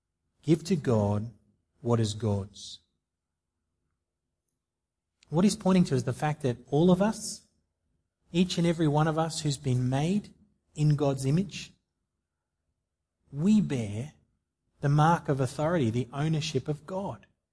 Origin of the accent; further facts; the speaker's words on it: Australia; We're Aussie citizens. We've got obligations as citizens.